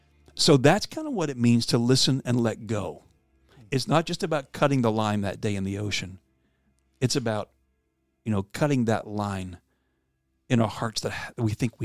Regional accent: Pennsylvania, United States; You know, I've said before, I grew up in Pennsylvania. And the holidays, as a kid growing up there, you know, we would get a lot of snow.

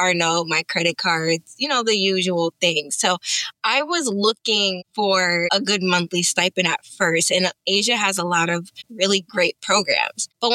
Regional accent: New York, United States; so I haven't lived in any other state other than New York. Like my parents born and raised in New York. My family's in New York.

